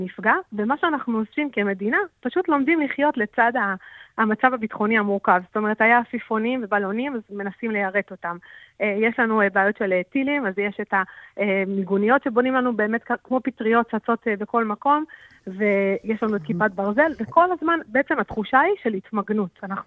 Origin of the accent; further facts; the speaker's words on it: Ma'agalim, Southern District, Israel; כל החיים בדרום, אני מיושב מעגלים במקור, ובעצם גדלתי במקום הכי בטוח בעולם